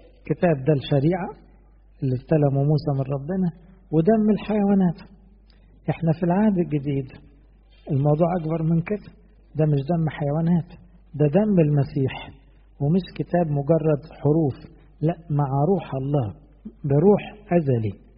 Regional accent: Egypt; احنا كمصريين بالتقليد عارفين عدى على انهي بلد

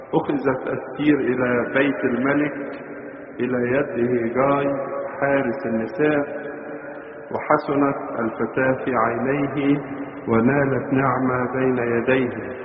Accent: Egypt; الذي يحتل مكانة كبيرة في وجداننا كمصريين، وأجدادنا اللي حفروا القناة

